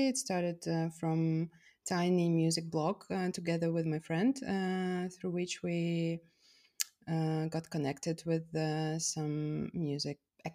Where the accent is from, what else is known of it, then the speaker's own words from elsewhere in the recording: Moscow, Russia; English is a second language; moved away as an adult; also born or lived in Murmansk; now in London, United Kingdom; I'm from Russia. I was born in Murmansk. With my family, we've relocated to Moscow when I was a child, and I just recently relocated to London last year, 2022.